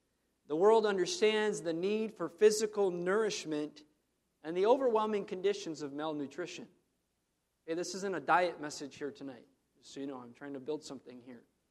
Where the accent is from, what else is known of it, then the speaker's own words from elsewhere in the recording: United States; now in Canada; Coming from and growing up in the United States, I come from a very blessed nation